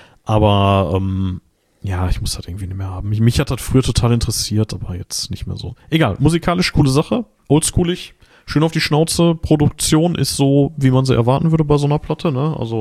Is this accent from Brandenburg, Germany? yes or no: no; Gladbeck, North Rhine-Westphalia, Germany; Aus meiner alten Heimatstadt, aus Gladbeck, Westfalen